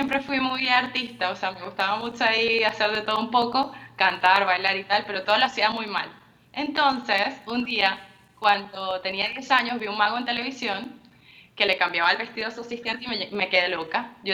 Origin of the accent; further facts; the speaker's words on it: Venezuela; moved away as an adult; now in Spain; me fui de Venezuela porque a los 25 años, o sea, hace 4 años me fui.